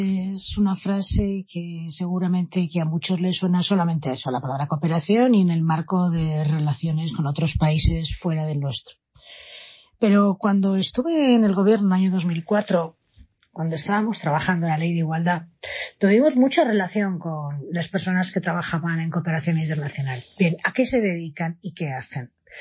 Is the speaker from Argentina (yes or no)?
no; Spain; Nosotros, como españoles, hemos tenido que soportar y superar muchísimos traumas políticos también